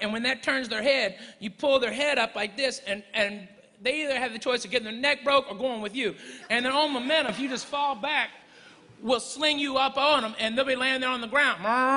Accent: Clarksville, Arkansas, United States; moved away as an adult; also born or lived in Chattanooga; I was born in Chattanooga, Tennessee, raised up in a little town in Arkansas called Clarksville, and moved to Texas when I was 18. I mean, I'm Southern as it gets, okay?

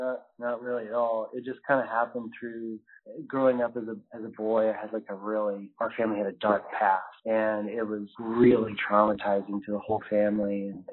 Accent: Missouri, United States; I grew up in Missouri, and one of my best friends was Jordan Geiger, who was on your show, sort of, I think, by random coincidence.

